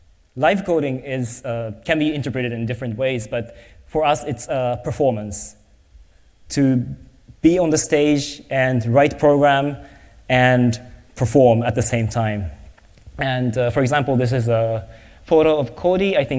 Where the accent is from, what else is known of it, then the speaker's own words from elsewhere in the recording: Japan; then I really thought that we have to do this in Japan, because I'm from Japan, and at that time I was not living in Japan